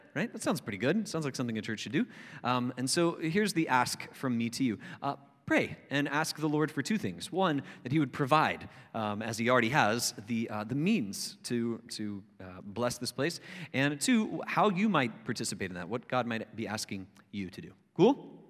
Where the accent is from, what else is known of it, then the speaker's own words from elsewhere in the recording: Florida, United States; I grew up in Florida where it's tropical kinds of weather